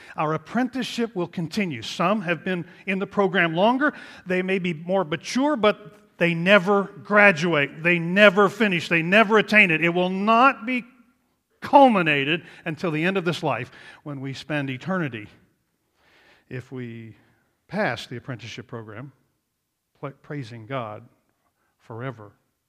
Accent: Beaver Falls, Pennsylvania, United States; I grew up in Beaver Falls. My parents were members of the College Hill Presbyterian Church.

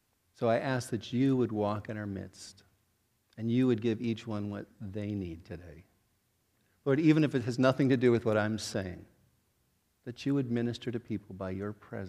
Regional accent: Sewickley, Pennsylvania, United States; My wife Sue and I grew up in Swickley, and no, not that part of Swickley, she was more from the sticks

